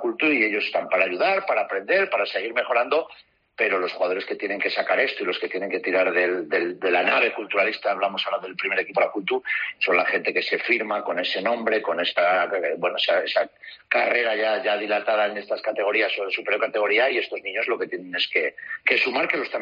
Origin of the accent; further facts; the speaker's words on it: León, Castile and León, Spain; nos hace muchísima ilusión a los que somos de León, periodistas de León, jugadores de León